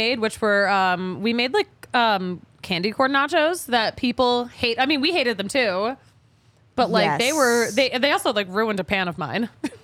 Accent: New England, United States; But I'm like, oh, we're from New England. Like, that's like a very common thing, actually.

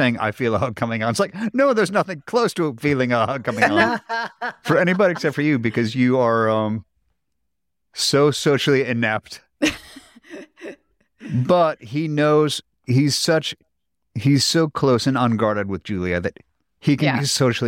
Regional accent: Seattle, Washington, United States; Well, you see how I'm from Seattle, Washington, the Evergreen State.

